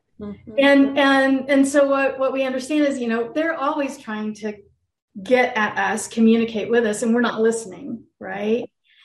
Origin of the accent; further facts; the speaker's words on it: Tennessee, United States; Maybe it's my family. I'm from Tennessee.